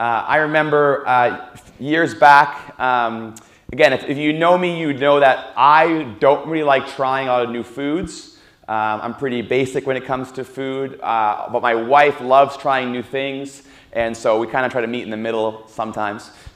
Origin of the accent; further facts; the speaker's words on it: Toronto, Ontario, Canada; I'm from Toronto area, and so I'm a huge, like, Toronto sports anything fan.